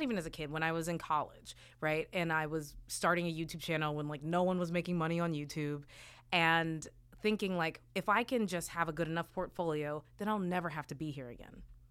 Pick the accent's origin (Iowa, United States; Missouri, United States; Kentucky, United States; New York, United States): Kentucky, United States; It's like, but it's also the funny thing where when I grew up in Kentucky, you know, like people would say as if he was Jesus, he died for racism.